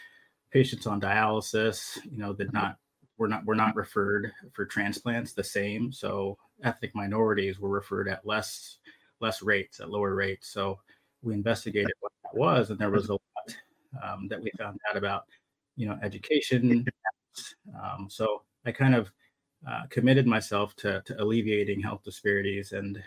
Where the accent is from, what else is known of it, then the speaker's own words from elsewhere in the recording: Colorado, United States; My dad was in computer programming, and I grew up in Colorado. My family relocated to Colorado because my grandfather played baseball.